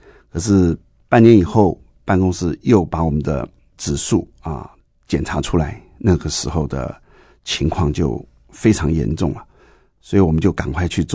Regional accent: Taiwan; 我是一个眷村长大的小孩

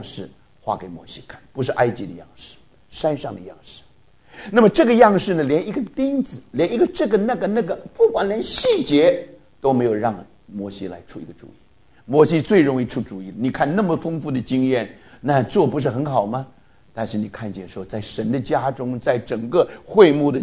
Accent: Taipei, Taiwan; 我从小在台北长大，台北有个古迹就是当时的

